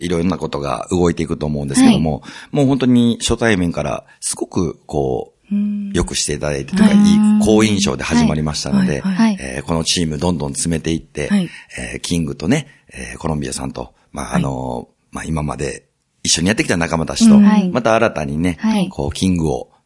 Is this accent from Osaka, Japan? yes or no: yes; Osaka, Japan; moved away; 大阪から上京して、はい、まあ約20年経つんですけれども